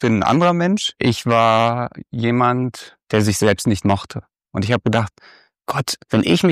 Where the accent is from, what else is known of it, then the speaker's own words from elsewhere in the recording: East Germany, Germany; Also ich bin in der DDR aufgewachsen